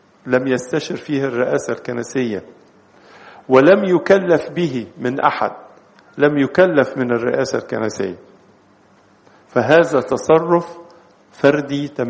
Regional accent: Egypt

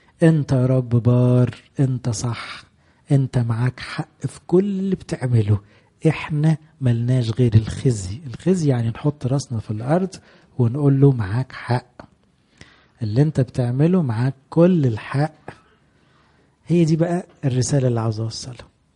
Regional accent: Egypt

